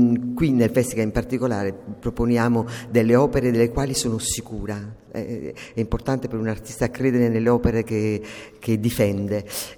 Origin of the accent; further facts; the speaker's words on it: Naples, Campania, Italy; io sono napoletana